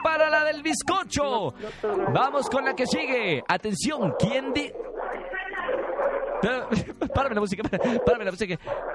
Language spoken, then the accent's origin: Spanish; Monterrey, Nuevo León, Mexico; Como yo también soy de Monterrey, pues también la voy a hablar así.